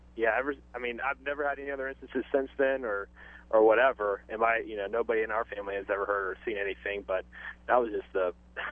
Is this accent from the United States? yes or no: yes; Bel Air, United States; But when I was a kid, I grew up in Bel Air, right down the road from the hospital there.